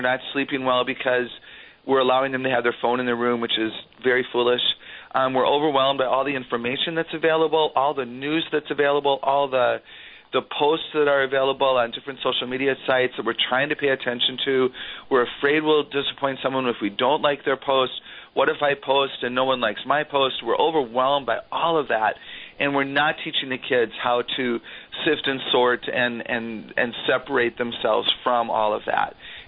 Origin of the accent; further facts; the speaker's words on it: Wauwatosa, Wisconsin, United States; now in Green Bay, United States; I grew up in Wauwatosa, a suburb of Milwaukee, and went to Wauwatosa East High School, the Red Raiders